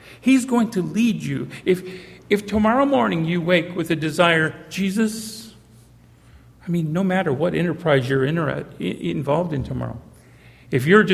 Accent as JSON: {"language": "English", "country": "Canada", "tie": "born there", "also_born_or_lived": "United States", "said": "Actually, I was born in Canada, but I did spend a significant time in the United States."}